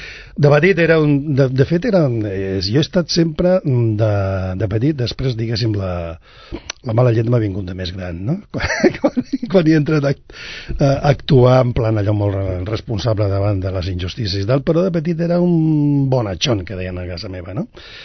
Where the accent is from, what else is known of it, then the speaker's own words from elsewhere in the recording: El Algar, Region of Murcia, Spain; born there; Jo sóc nascut al Camp de Cartagena, a 6 quilòmetres del Mar Menor, a un poblet pedania de Cartagena que es diu El Algar, a prop de la Unión.